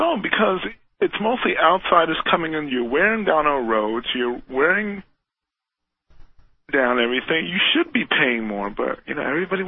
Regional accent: New York City, New York, United States; I'm from New York City. I don't need a car.

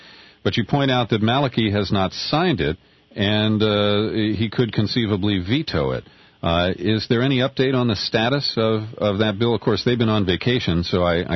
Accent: Cincinnati, Ohio, United States; Yeah, well, I'm a Jesuit product from the Chicago province. I grew up in Cincinnati.

